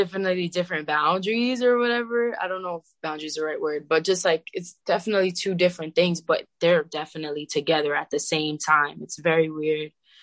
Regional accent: Brooklyn, New York, United States; Brooklyn is definitely in me and probably will always be in me.

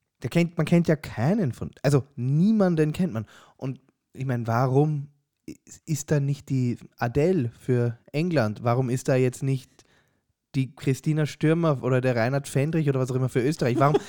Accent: Switzerland; Also, Schweiz hat gewonnen, ich bin Schweizer.

